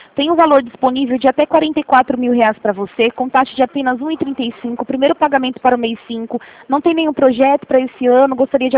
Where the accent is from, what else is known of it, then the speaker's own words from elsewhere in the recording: Rio Claro, São Paulo, Brazil; Sou aqui de Rio Claro mesmo também.